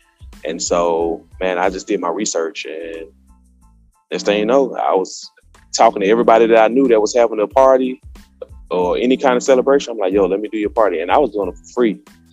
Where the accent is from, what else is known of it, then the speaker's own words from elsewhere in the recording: Atlanta, Georgia, United States; I'm from Atlanta, Georgia.